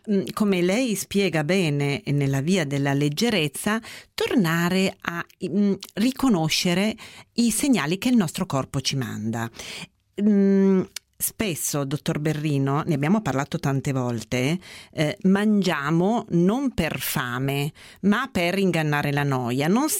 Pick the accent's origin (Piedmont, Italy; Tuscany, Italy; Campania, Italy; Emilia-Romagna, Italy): Piedmont, Italy; Turin; io sono nata e cresciuta a Torino e quindi come si fa a non amare il cioccolato nascendo a Torino e crescendo a Torino?